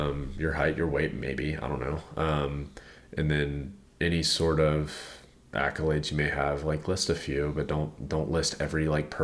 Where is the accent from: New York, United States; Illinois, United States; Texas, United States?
Texas, United States; Houston; I grew up in Houston longer than you did.